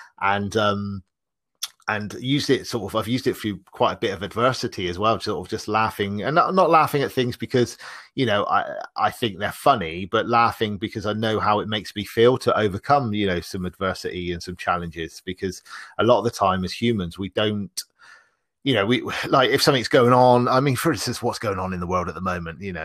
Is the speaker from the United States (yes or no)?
no; Bristol, South West England, United Kingdom; Okay, so I'm from the UK. I'm from a city called Bristol.